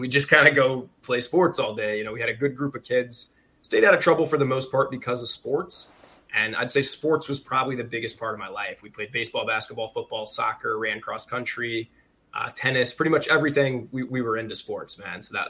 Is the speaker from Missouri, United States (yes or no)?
no; Farmersville, Illinois, United States; We grew up in central Illinois, man. So a massive town called Farmersville, population 700.